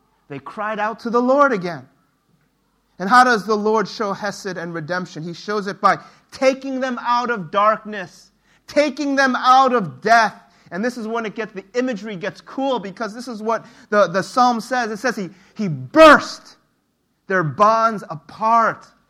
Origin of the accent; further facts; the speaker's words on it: United States; I remember growing up, and I grew up in two cultures. You see, I grew up in the United States, and where I didn't have a lot of Asian friends.